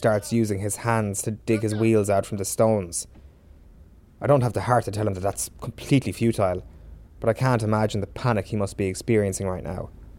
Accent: Ireland; I'm Irish

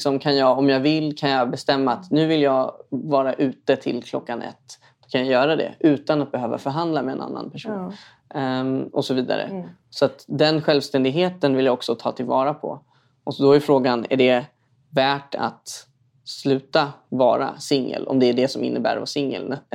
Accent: Stockholm County, Sweden; Uppvuxen i en förort i Stockholm.

